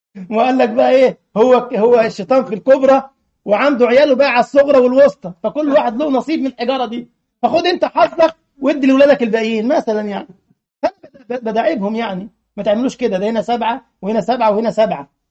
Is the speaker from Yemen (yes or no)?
no; Egypt; السلام عليكم اخي،